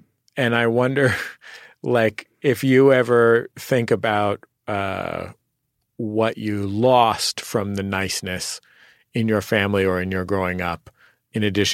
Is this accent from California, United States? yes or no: yes; San Francisco, California, United States; as a Californian, a San Franciscan